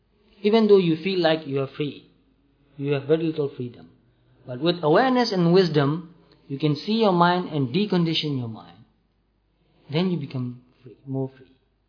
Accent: Myanmar; I was born in Burma, and I've lived there until now. So I am conditioned by the culture that I was born in.

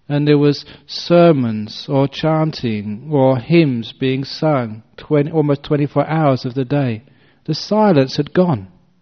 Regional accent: England, United Kingdom; as again a young man growing up in England, even though I was a Buddhist at a very early age

